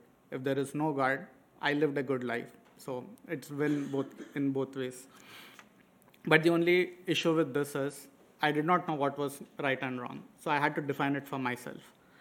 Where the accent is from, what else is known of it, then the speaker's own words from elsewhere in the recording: Hyderabad, Telangana, India; English is a second language; I am the middle child of a Hindu family of five, and my hometown is Hyderabad.